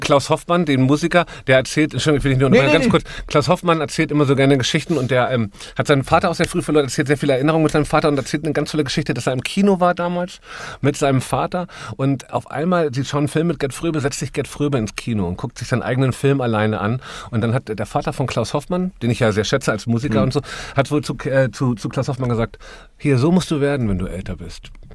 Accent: Hamburg, Germany; Als Hamburger mag man das einfach so. Oder als Norddeutscher, glaube ich.

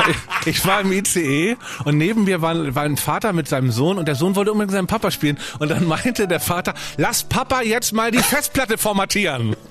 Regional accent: Hamburg, Germany; Ich komme aus Hamburg, da wird nicht so viel. Da aus meiner Ecke, wo ich herkomme, in Hamburg-Stelling, da hat man einfach nicht euphorisch in den Tag gelebt.

